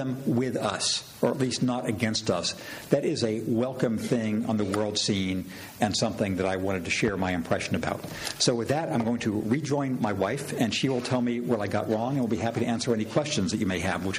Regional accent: California, United States; my basic sense of optimism that I have as an American, as somebody from California

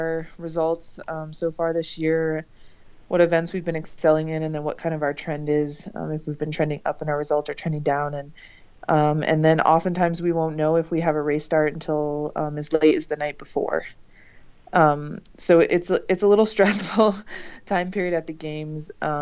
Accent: Park City, Utah, United States; I was growing up in Park City then. I was in seventh grade.

